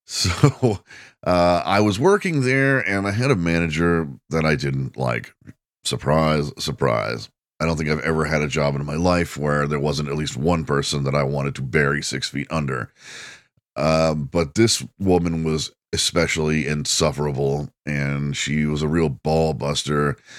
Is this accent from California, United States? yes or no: no; The Woodlands, Texas, United States; Plus, I grew up in the Woodlands.